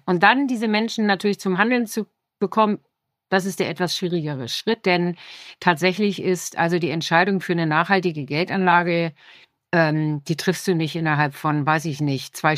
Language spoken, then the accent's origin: German; Hamburg, Germany; als Hamburgerin